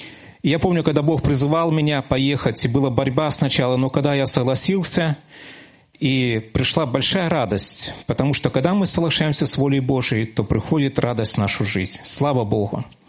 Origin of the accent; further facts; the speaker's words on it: Brest Region, Belarus; born there; moved away as an adult; now in Gomel, Belarus; Но я сам родился в Брестской области, Ляховицкий район. Покаялся в Барановичах, потом был в церкви в Ляховичах, и в 95-м году я переехал в Гомель миссионером.